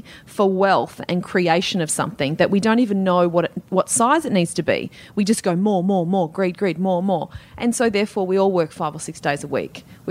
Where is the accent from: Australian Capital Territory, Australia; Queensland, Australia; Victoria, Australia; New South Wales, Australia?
New South Wales, Australia; Castle Hill; I grew up at Castle Hill.